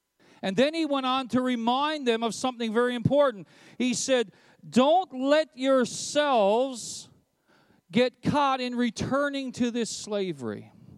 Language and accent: English; Canada; It reminds me that I have rights and freedoms as a Canadian citizen